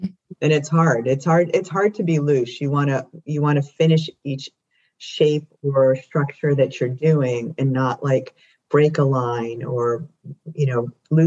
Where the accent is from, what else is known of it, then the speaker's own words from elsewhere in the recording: New Jersey, United States; I grew up on the Jersey Shore with my grandparents, and I think that's where my love of the ocean swimming came from.